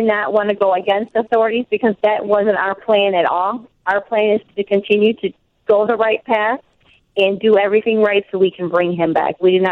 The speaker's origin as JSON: {"language": "English", "region": "Michigan", "country": "United States", "tie": "born there", "said": "Yes, I was born here in the United States in Michigan."}